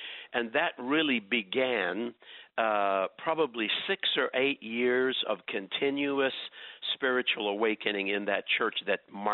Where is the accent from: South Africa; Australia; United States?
South Africa; Durban, KwaZulu-Natal; also born or lived in Port Shepstone; I grew up in South Africa in a British family. My dad was a Baptist minister in the small town of Port Shepstone. And then when I was about 7 or 8 years old, he moved to take his first pastorate in the large city of Durban on the southeast